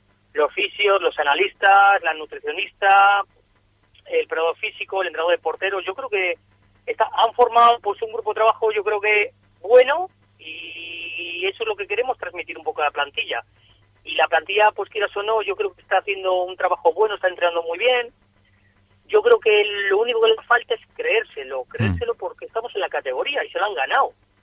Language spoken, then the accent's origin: Spanish; Laredo, Cantabria, Spain; es el equipo de mi tierra, donde me formé aquí, y bien, la verdad que me trataron muy bien, y bueno, y hemos vuelto aquí a Laredo